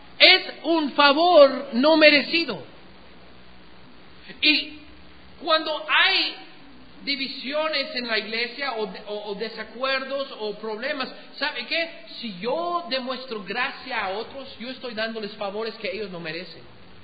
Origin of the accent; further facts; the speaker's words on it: United States; Spanish is a second language; a nosotros, como gringos, no nos afecta mucho